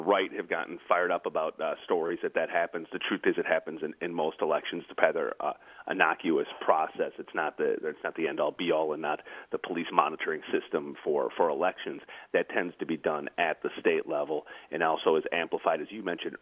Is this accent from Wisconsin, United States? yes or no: yes; Wisconsin, United States; a lot of people in Wisconsin, my home state of Wisconsin.